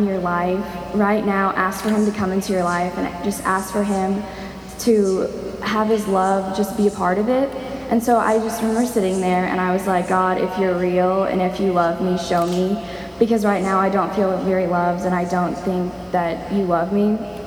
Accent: Houston, Texas, United States; I'm from Houston, Texas.

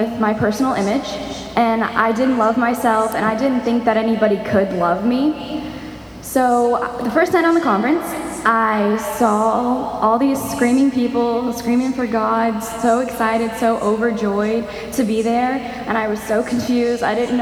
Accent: Houston, Texas, United States; I'm from Houston, Texas.

